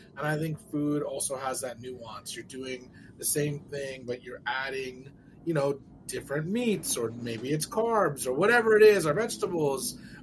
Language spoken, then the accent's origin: English; Arcadia, California, United States; I grew up here, actually. I grew up in Pasadena, so 5 miles east of Pasadena in Arcadia.